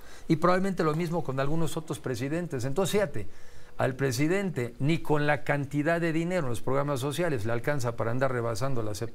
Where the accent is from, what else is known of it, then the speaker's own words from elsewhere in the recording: Mexico; Se nos está yendo esa oportunidad como mexicanos